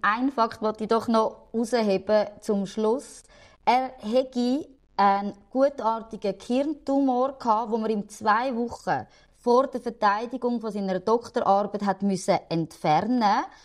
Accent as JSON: {"language": "German", "region": "Zurich", "country": "Switzerland", "said": "als Zürcher muss ich das sagen, eine schöne"}